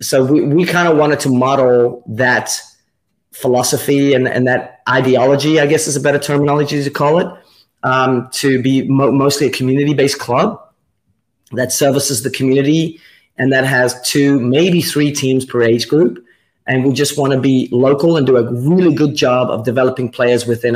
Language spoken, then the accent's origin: English; Netherlands; And you can go in my hometown of 70,000 people and get on your bike and you can ride to 8 or 9 different local clubs.